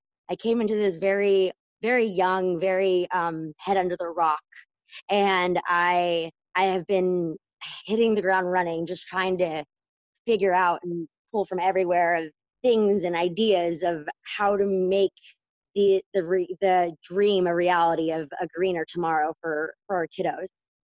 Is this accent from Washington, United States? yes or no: yes; Vancouver, Washington, United States; because I'm from Vancouver, and I would just love Vancouver and Portland to come together